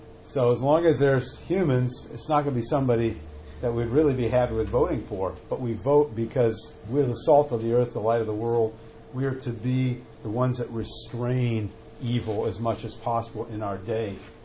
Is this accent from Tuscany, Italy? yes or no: no; Rome, Lazio, Italy; moved away as an adult; I came from Rome, Italy, all the way to Illinois, to Wheaton, Illinois, to go to Wheaton College.